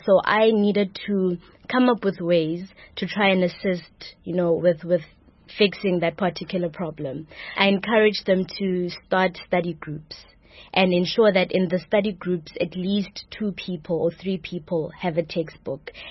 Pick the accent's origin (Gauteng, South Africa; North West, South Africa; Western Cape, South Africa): Gauteng, South Africa; Sharpeville; now in Grahamstown, South Africa; I'm originally from Gauteng in the Vaal, in Sharpeville. I went to primary school in Vanderbijl in the Vaal.